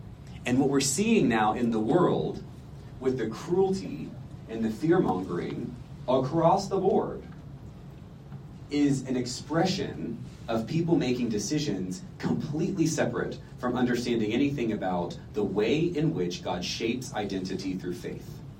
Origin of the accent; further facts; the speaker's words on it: Florida, United States; I grew up in Florida, and I had lots of Jewish friends in Florida, shocker